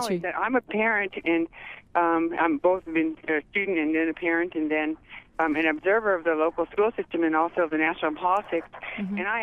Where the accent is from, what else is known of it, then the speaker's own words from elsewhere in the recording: Anchorage, Alaska, United States; I was born here in Anchorage, and I was raised here, and I was educated K through 12 in the local school system, beginning with the kindergarten